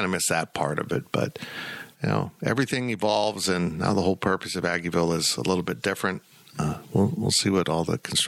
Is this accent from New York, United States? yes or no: no; Salina, Kansas, United States; I grew up in Salina. It was Knight Sporting Goods.